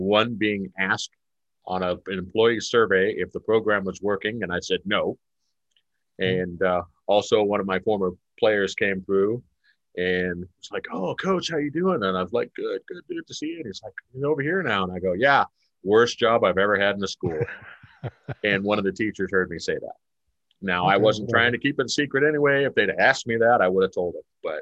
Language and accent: English; West Coast, United States; Just because I'm from the West Coast and I've got long hair?